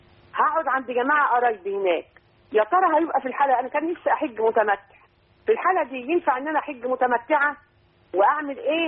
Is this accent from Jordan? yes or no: no; Egypt; انا مصريه بس جيت عند بنتي في الامارات